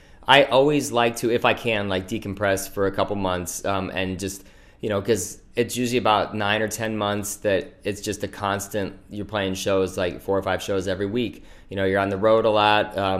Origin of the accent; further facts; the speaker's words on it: Iowa, United States; and I'm from Iowa. I still, like, you know, I've lived, you know, out east for a little bit and stuff, and moved around a little bit, but like my family's still from Iowa. I love Iowa.